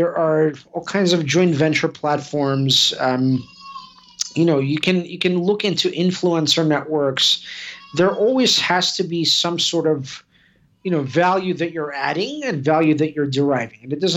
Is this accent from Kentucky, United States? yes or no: yes; Kentucky, United States; also born or lived in New York City; there's being an immigrant, there's growing up in Kentucky as a Russian kid.